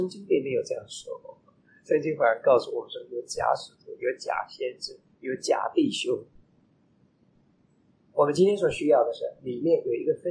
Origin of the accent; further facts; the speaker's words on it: China; 就好像我们中国人说那个夫妻的关系